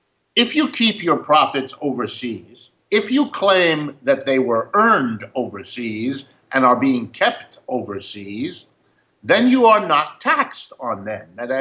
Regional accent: Youngstown, Ohio, United States; We have an economy full of Detroits and Clevelands and Philadelphias, my hometown, Youngstown, Ohio, and many more like it.

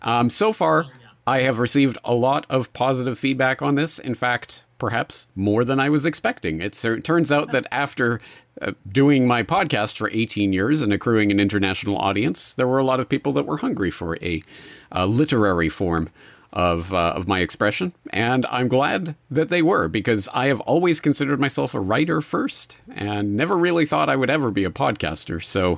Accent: Canada; but obviously growing up in Canada, I hadn't been exposed to his documentaries before.

